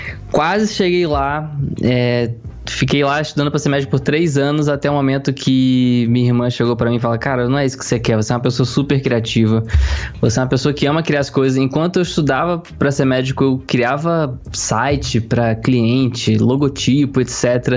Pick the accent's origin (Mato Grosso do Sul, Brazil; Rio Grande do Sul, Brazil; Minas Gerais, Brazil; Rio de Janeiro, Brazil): Rio de Janeiro, Brazil; accent: carioca; now in São Paulo, Brazil; A gente tinha o nosso playground maravilhoso, que era a cidade do Rio de Janeiro, né? Hoje eu moro em São Paulo, mas eu sou carioca. Muitas pessoas devem perceber pelo sotaque. Meu sotaque já tá meio misto